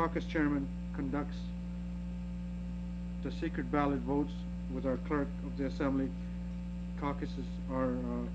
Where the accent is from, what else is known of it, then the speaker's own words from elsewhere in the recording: Northwest Territories, Canada; I'm a Inuit from the Arctic coast. If you go right around along the coast, you eventually get to my community.